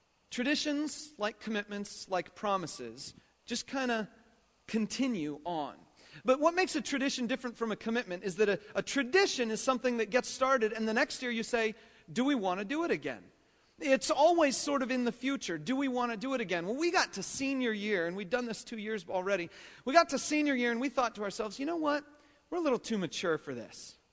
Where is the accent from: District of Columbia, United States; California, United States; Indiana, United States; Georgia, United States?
California, United States; I was raised in California